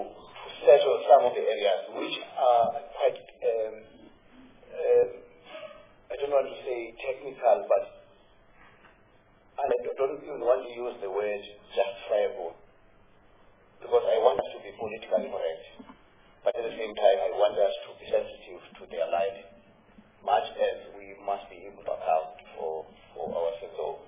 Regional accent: Limpopo, South Africa; I'm from Limpopo.

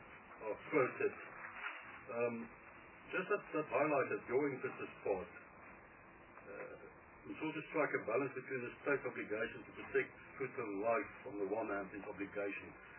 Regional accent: Western Cape, South Africa; I come from West Coast, so they'll do it well.

